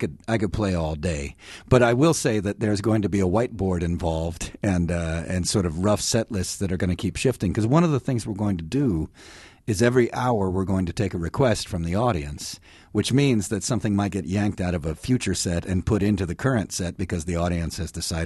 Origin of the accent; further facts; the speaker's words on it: Milwaukee, Wisconsin, United States; moved away as an adult; also born or lived in Boston; I mean, so I grew up in Milwaukee, and then when I was 22, I moved out to Boston, and I just started playing in the subway